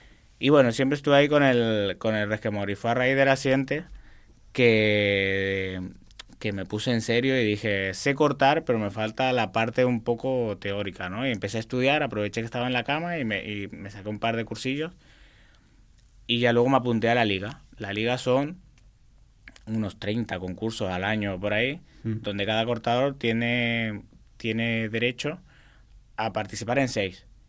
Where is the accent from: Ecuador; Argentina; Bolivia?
Argentina; now in Spain; tenía más posibilidad de entrar como argentino, porque quería participar